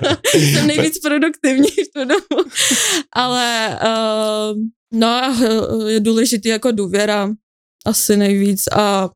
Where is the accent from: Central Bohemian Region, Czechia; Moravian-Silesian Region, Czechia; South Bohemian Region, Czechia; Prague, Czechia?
Central Bohemian Region, Czechia; Já jsem kousek od Příbramy.